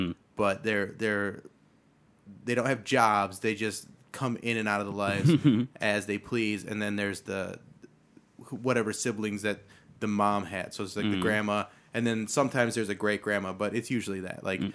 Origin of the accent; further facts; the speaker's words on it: Medina, Ohio, United States; also born or lived in Berea / Cuyahoga Falls / Cleveland / Lakewood; I grew up in Medina. I was born in Berea. Mm. So from the Northeast Ohio area.